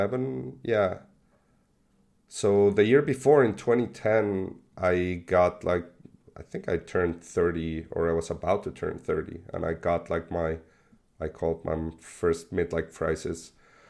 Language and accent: English; Mexico; now in Argentina; growing up in Mexico, which it is a third world country